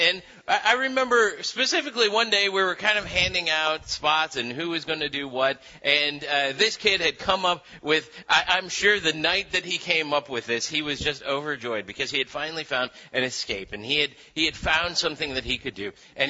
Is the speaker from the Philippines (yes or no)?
yes; Philippines; when I was a kid, I grew up in the Philippines